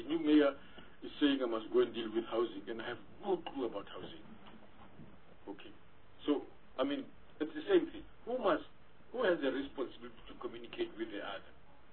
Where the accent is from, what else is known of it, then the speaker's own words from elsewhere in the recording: Mpumalanga, South Africa; because we come from Mpumalanga, we must give you this message formally in a meeting.